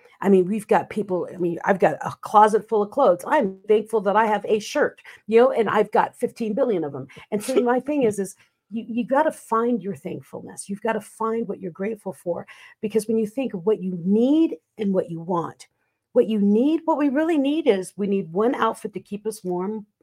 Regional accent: Philippines; like I grew up in the Philippines, where there was one big pot of rice, you know, one big bowl of rice, and 16 people were sharing this 2 cups of rice.

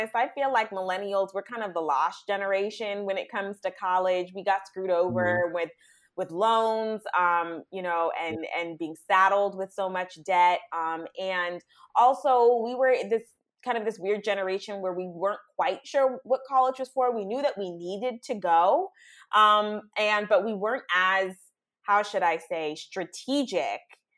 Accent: San Diego, California, United States; I am a Cali girl through and through. Born and raised in San Diego. And I went to University of California, Santa Barbara.

